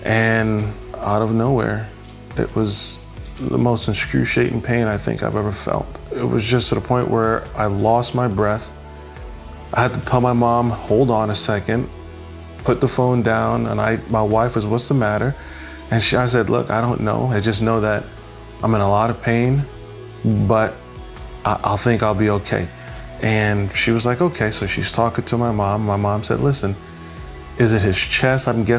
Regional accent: Saint Thomas, U.S. Virgin Islands; we're both from St. Thomas, Virgin Islands.

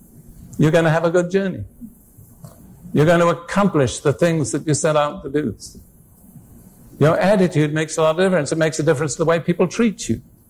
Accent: United Kingdom; I am British by background, as most of you know.

